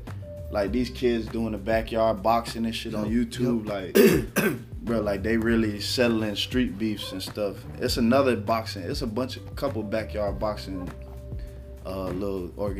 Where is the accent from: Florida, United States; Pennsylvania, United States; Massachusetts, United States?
Florida, United States; Kissimmee; I grew up in Kissimmee, so like, it's two hoods. My hood and the hood 5 minutes away